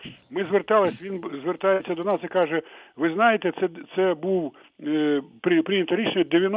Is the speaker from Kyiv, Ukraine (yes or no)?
yes; Kyiv, Ukraine; з Києва. Все-таки я киянин